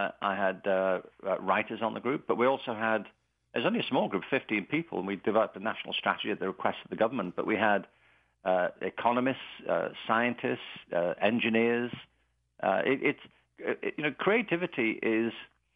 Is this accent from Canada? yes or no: no; London, United Kingdom; now in Los Angeles, United States; I'm not calling you from the suburbs of London at the moment. I live in Los Angeles, and we've lived here for 15 years.